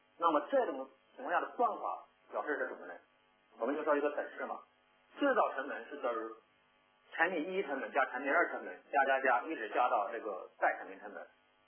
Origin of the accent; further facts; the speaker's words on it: Taiwan; 咱们作为台湾人啊，应该对这个都很熟悉。